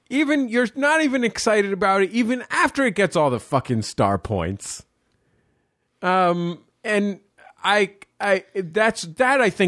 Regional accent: San Francisco, California, United States; Yesterday, I watched the 49ers game, San Francisco 49ers football game, and I'm from San Francisco. I'm a fan of the San Francisco 49ers.

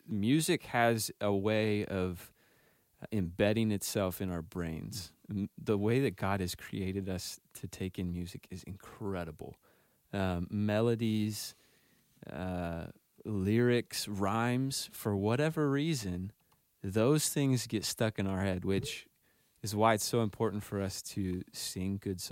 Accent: Missouri, United States; We're from Missouri. We have to know Paul Harvey.

